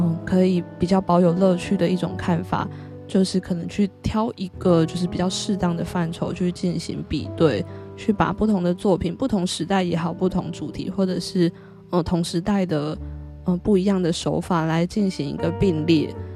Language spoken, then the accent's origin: Chinese; Taiwan; 因为作为一个台湾人，香港毕竟在很多的文化然后语言上面我们是比较可以共同理解的